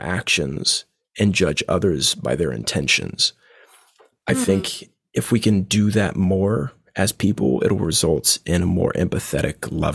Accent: Indiana, United States; Well, growing up in Indiana, that's all I listened to on the radio.

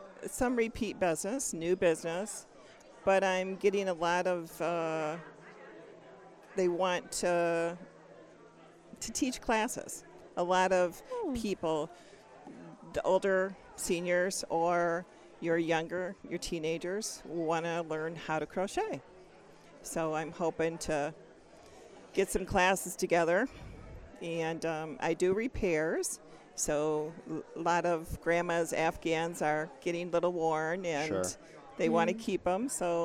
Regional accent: Clearwater, Florida, United States; I'm from Clearwater.

